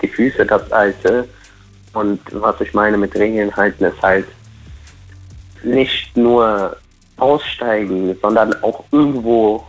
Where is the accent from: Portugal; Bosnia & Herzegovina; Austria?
Portugal; German is a second language; now in Germany; ich komme herkömmlich nicht aus Deutschland. Ich komme aus Portugal. Ich bin seit 4 Jahren hier, aber habe mich gut angewöhnt.